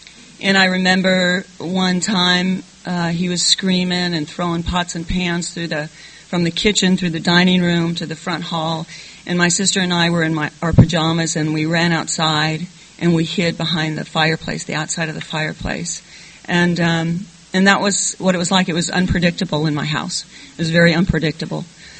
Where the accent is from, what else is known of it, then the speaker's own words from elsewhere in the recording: California, United States; He had been drinking all day long over at Jack London Square. I'm from the Bay Area originally.